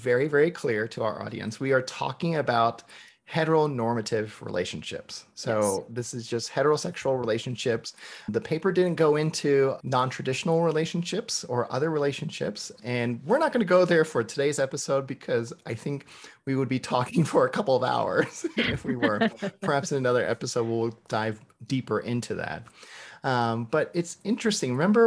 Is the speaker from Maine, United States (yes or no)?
no; Georgia, United States; I said, the US. It's like, no, no, no, where are you from? I said, Georgia.